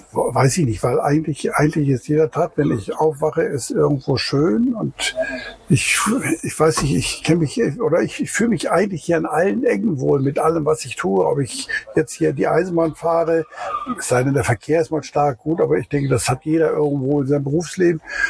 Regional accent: Remscheid, North Rhine-Westphalia, Germany; born there; now in Grömitz, Germany; Ich bin in Remscheid geboren, genau. Und ich bin 36 Mal umgezogen, bevor ich meine Frau kennengelernt habe, in Hamburg, in der Berufsschule. Und bin dann 74 hierher gezogen, nach Grömitz.

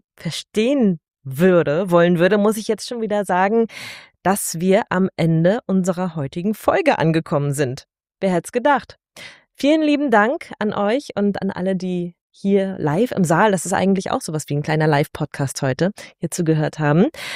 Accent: Berlin, Germany; born there; Gebürtige Ost, ehemalige Ost.

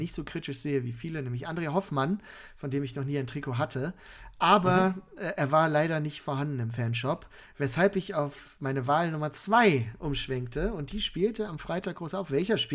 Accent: Düsseldorf, North Rhine-Westphalia, Germany; wir natürlich als Düsseldorfer

